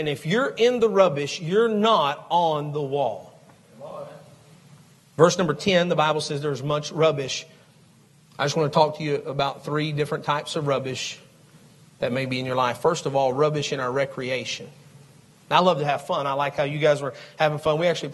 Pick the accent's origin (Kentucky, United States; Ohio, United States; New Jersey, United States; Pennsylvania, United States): Kentucky, United States; Louisville; also born or lived in Harlan County, Kentucky; I never thought growing up in Louisville and then bouncing down to Harlan, Harlan County, Kentucky. Most people don't even know where it's at.